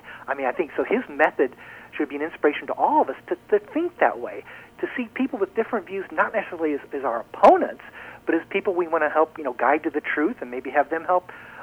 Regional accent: Springfield, Illinois, United States; And then one of my favorites, Abraham Lincoln, my hometown guy here in Springfield, Illinois

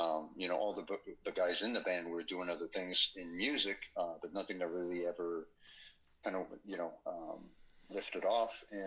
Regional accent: Montreal, Quebec, Canada; so yes, we are from Montreal, basically.

